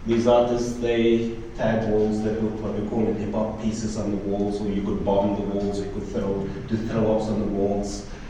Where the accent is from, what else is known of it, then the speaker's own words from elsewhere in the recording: Cape Town, Western Cape, South Africa; I was born and raised in District 6. My family were amongst those who forcefully moved, or forced out of District 6. We were relocated into Mitchell's Plain.